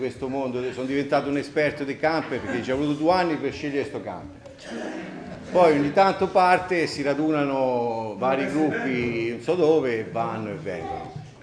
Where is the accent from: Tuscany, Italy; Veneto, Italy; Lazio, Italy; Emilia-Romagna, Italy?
Tuscany, Italy; Barga; Noi chiaramente siamo fiorentini, l'avete visto, perché Barga è Medicea